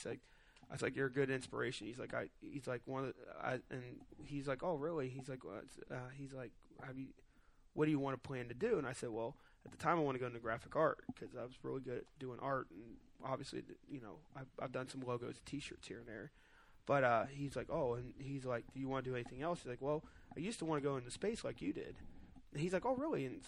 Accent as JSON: {"language": "English", "town": "Columbus", "region": "Ohio", "country": "United States", "said": "when I walked in, I said, \"Hey, I'm from Columbus, Ohio,\" and they said, \"Oh yeah, that's where John Glenn's from.\""}